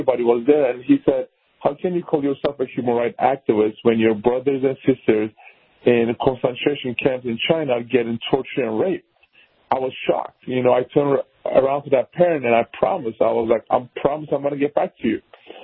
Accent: Turkey; now in United States; that's not what I grew up in Turkey.

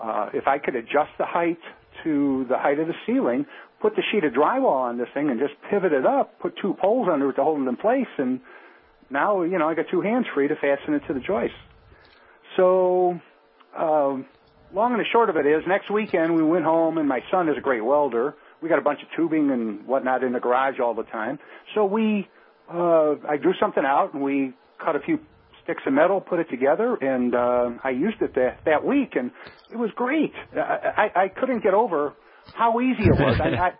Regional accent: Chicago, Illinois, United States; I happened to mention to him that I was from Chicago

